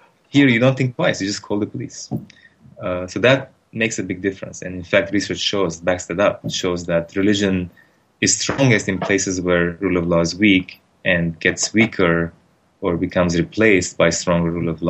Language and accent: English; Lebanon; Yeah, and I grew up in Lebanon, so I don't take it for granted